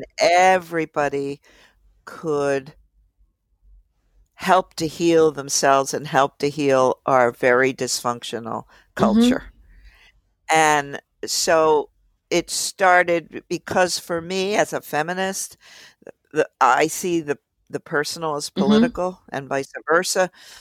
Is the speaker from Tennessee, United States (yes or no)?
no; Philadelphia, Pennsylvania, United States; because I grew up in Philly, I perceived being out there in the suburbs kind of nowhere.